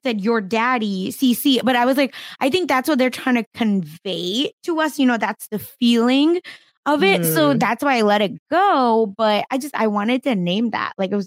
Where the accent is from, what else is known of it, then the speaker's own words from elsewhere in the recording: Mumbai, Maharashtra, India; Because I'm not from the northeast. That's where Bihar is. Like, I'm from Mumbai.